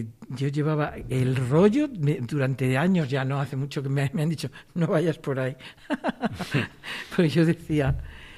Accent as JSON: {"language": "Spanish", "town": "Salamanca", "region": "Castile and León", "country": "Spain", "said": "Yo soy de Salamanca."}